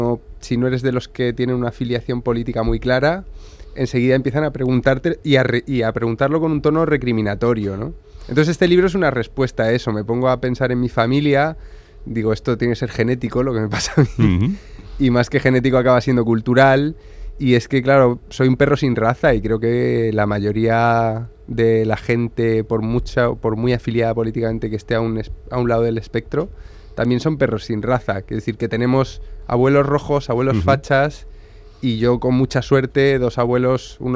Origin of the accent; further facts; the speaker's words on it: Murcia, Region of Murcia, Spain; yo soy de Murcia. Y en mi escuela pública en Murcia seguía habiendo un cartel arriba que ponía Escuelas Nacionales.